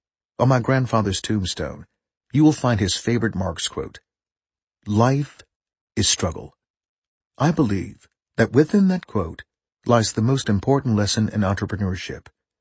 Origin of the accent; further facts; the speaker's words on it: Berkeley, California, United States; growing up in Berkeley with communist grandparents